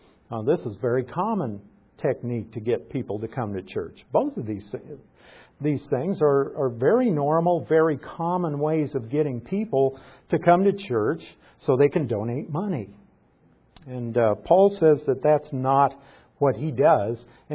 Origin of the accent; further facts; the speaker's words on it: Nebraska, United States; I'm from Nebraska. A lot of you know that.